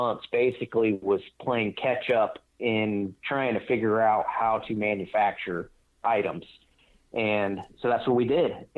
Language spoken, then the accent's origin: English; Florida, United States; I grew up in the Southeast in Northwest Florida. And I tried to import those Southeast style hunting tactics out to the Colorado Rockies.